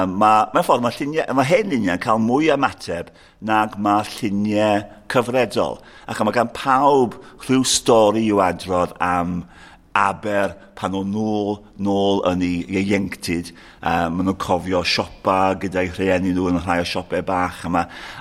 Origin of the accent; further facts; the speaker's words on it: Aberystwyth, Wales, United Kingdom; Wy'n brodor o Aberystwyth, wedi byw yma gydol fy oes